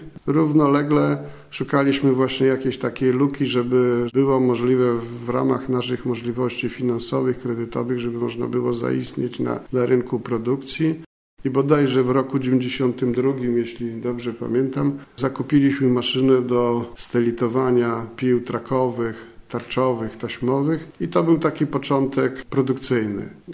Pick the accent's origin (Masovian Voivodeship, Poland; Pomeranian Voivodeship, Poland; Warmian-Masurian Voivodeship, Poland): Warmian-Masurian Voivodeship, Poland; Gołdap; ponieważ pochodzę z Gołdapi